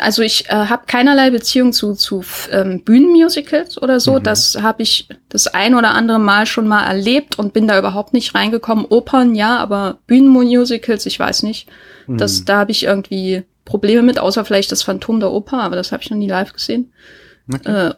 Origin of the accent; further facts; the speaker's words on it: Thuringia, Germany; aus meinem Thüringen, wo ich aufgewachsen bin